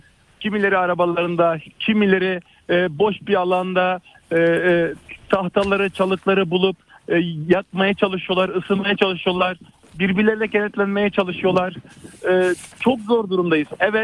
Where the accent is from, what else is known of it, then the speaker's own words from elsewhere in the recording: Antakya, Hatay, Turkey; Ben bir Hataylı olarak, bir Antakyalı olarak çok acı çekiyorum.